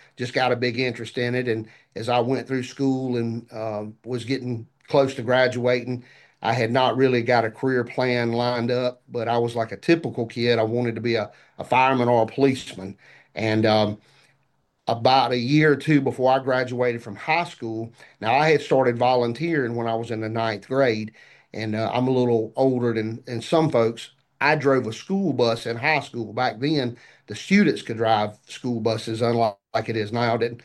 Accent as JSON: {"language": "English", "town": "Union", "region": "South Carolina", "country": "United States", "tie": "born or raised there", "said": "when I was a young fella growing up in Union County, which is my home in South Carolina, my grandparents lived on a dead-end street."}